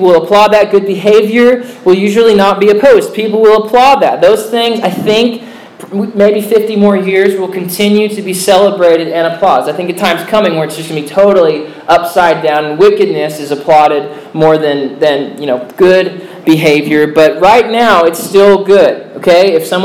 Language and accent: English; United States; Second, it was wrong as an American, just on an American level, it was wrong.